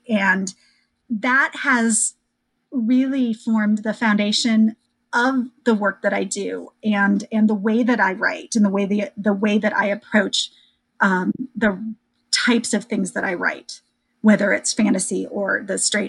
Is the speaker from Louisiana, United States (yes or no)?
no; Iowa, United States; So, sure. I grew up in Iowa.